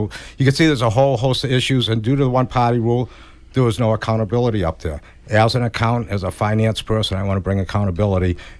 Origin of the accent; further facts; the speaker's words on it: Rockland, Massachusetts, United States; I'm running for state rep, 5th Plymouth District. I'm from Rockland, married, have 2 adult children.